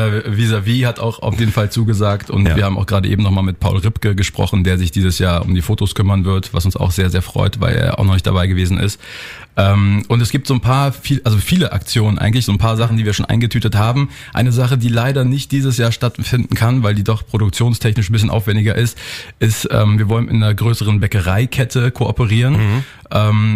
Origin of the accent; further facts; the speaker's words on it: Berlin, Germany; Aus Berlin.